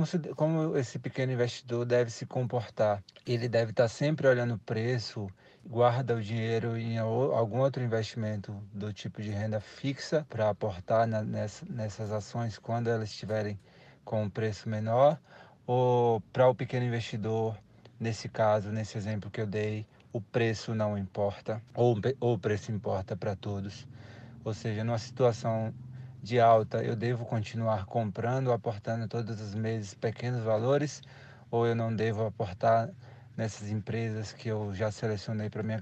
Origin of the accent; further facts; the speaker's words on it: Feira de Santana, Bahia, Brazil; eu sou da cidade de Feira de Santana, na Bahia.